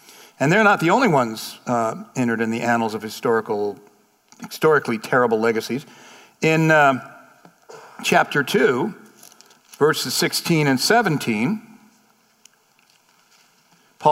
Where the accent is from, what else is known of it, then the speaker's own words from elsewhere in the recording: California, United States; You know, I grew up in California, like the oldest is 200 years old.